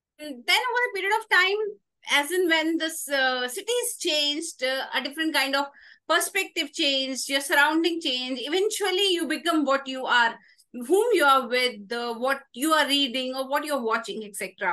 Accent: Indore, Madhya Pradesh, India; also born or lived in Delhi; now in Bangalore, India; Followed by my schooling in Indore, Madhya Pradesh. Till 12th standard, I was in Indore, Madhya Pradesh. Then life had taken its turn towards Bangalore. So it's been last 24 years in Bangalore.

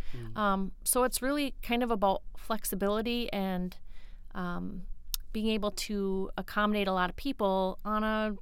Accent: Wahpeton, North Dakota, United States; So I grew up in Wapton, North Dakota, and went to NDSU in Fargo for architecture.

